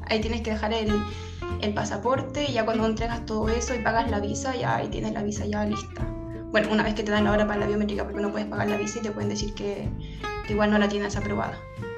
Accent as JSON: {"language": "Spanish", "country": "Chile", "moved": "as an adult", "said": "tengo 27 años, soy chilena y esta es mi primera visa"}